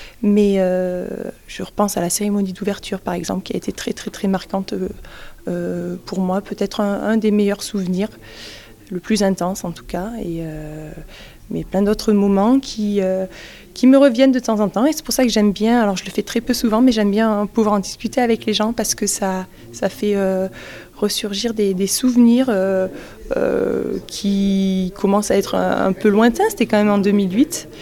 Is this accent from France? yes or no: yes; Mende, Occitanie, France; je suis une ancienne perchiste, je suis originaire de Mende